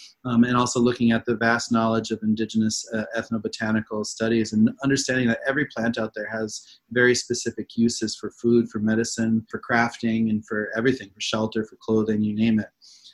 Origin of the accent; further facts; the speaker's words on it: South Dakota, United States; So for my area where I grew up in South Dakota, the Lakota, we were utilizing a lot of game meat.